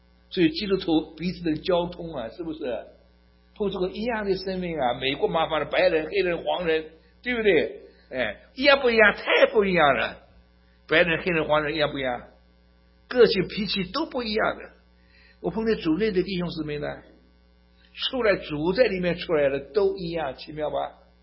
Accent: Shanghai, China; 我是上海人，上海人最滑头了，最狡猾的上海人。

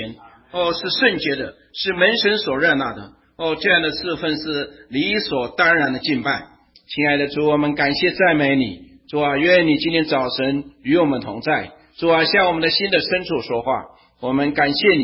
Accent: Hubei, China; 我的老家是乡下的湖北乡下，感谢主，我们家是最穷的哈。

